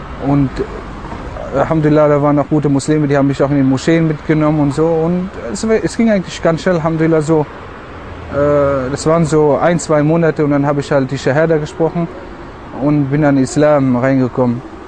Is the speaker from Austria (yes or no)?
no; Spain; now in Germany; ich stamme ursprünglich aus Spanien, bin jetzt Alhamdulillah 8 Jahre im Islam